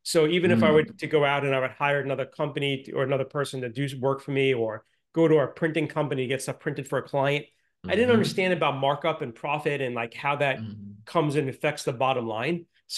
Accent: New York, United States; So, I'm from New York. I live in New York, although I did a short stint in New Jersey.

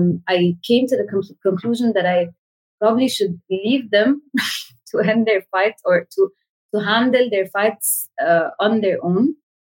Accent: Egypt; I'm a mom of two daughters and I come from Egypt. I'm in Egypt right now in Cairo.

